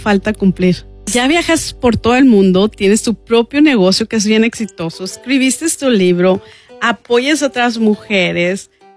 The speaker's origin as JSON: {"language": "Spanish", "town": "Babiácora", "region": "Sonora", "country": "Mexico", "said": "en un pueblo como Cumpas, o como yo, que soy de Babiácora, o otro pueblo chiquito"}